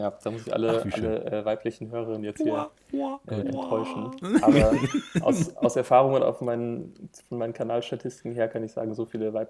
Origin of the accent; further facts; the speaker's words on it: Friedberg, Hesse, Germany; Ja, aufgewachsen bin ich in Friedberg. Das ist eine kleinere Stadt in der Nähe von Frankfurt am Main.